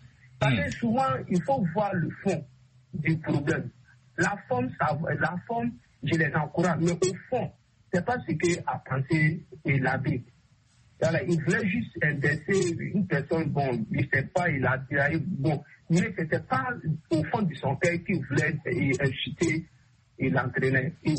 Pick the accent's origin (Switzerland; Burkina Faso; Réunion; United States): Burkina Faso; Puisque même chez moi, au Burkina Faso